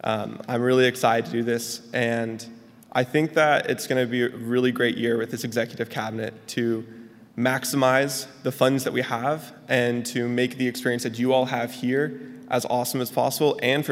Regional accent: Charlotte, North Carolina, United States; I'm from Charlotte, North Carolina. Is anyone from North Carolina here?

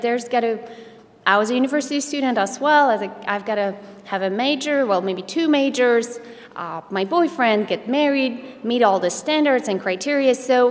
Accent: Poland; As you heard, I grew up in Poland

